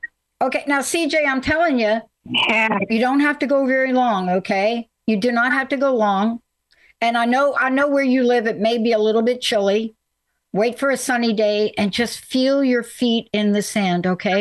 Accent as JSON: {"language": "English", "town": "Bronx", "region": "New York", "country": "United States", "said": "I'm from the Bronx, and there is sand in the Bronx."}